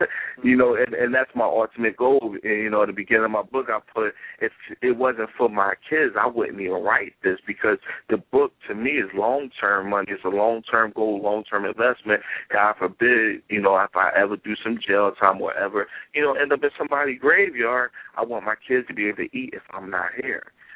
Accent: Philadelphia, Pennsylvania, United States; I mean, I come from the hood. Like, I'm born and bred in North Philly, and I've seen a lot

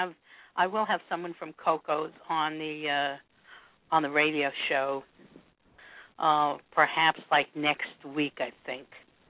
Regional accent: New York, United States; I mean, I'm from New York, and Italian food is I more expected

